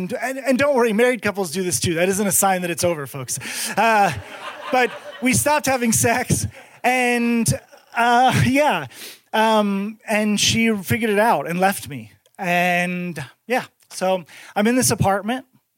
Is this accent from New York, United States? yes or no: no; California, United States; I grew up in California and I was like, we used to have fucking ants.